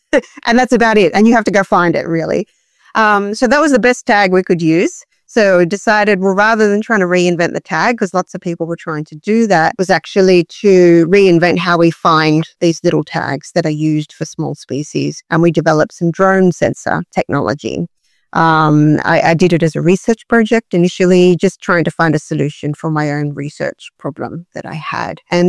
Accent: Sydney, New South Wales, Australia; I grew up in Sydney

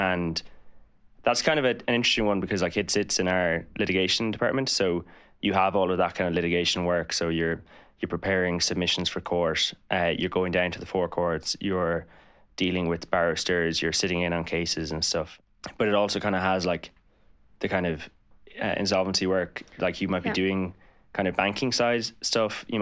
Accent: Cork, Munster, Ireland; I'm from Cork and I did law and business in UCC.

